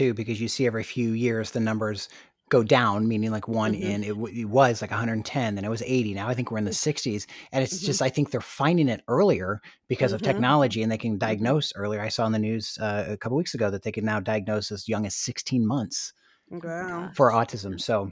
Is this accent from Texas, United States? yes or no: no; Missouri, United States; I'm from Missouri, so I say you have to show me.